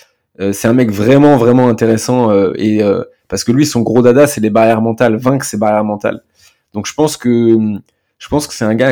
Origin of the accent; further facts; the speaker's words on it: France; Bah, on est français, hein.